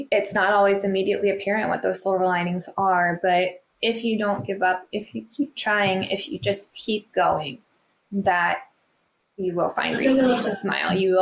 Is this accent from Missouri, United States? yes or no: yes; St. Louis, Missouri, United States; And so I'm from the St. Louis area, and I love dogs.